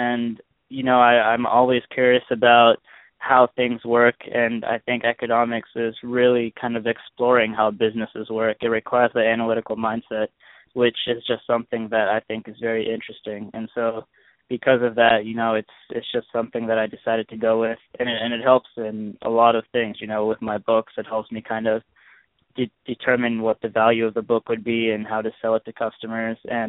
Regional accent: Lewistown, Pennsylvania, United States; So I was born in a pretty small town in central Pennsylvania, Lewistown, Pennsylvania. And I grew up there, born and raised there for 18 years, actually.

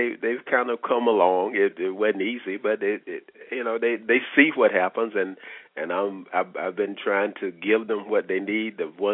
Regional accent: North Carolina, United States; Well, I'm from North Carolina. We lived on a farm. We raised our own food, but a lot of the food that we raised was pork, and pork is full of parasites.

